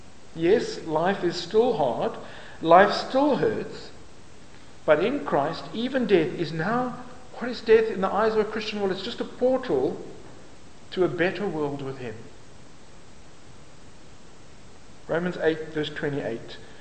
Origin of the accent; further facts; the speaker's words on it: South Africa; I'm a British South African.